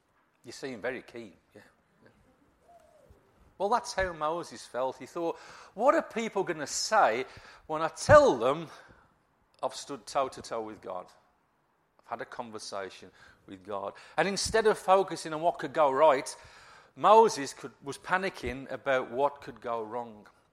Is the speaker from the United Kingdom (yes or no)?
yes; Wolverhampton, West Midlands, United Kingdom; I'm from Wolverhampton. You've probably noticed. And I support Wolves.